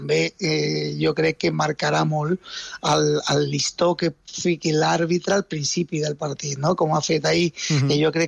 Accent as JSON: {"language": "Catalan", "country": "Argentina", "said": "com a argentí a mi m'ha fet sentir orgull en un terreny de joc"}